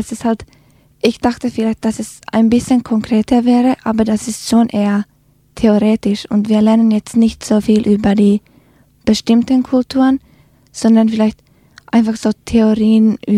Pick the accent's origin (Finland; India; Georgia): Finland; Helsinki, Uusimaa; German is a second language; now in Tübingen, Germany; Und ich komme aus Süden, aus Helsinki. Und da ist die Landschaft ein bisschen anders als zum Beispiel hier in Tübingen.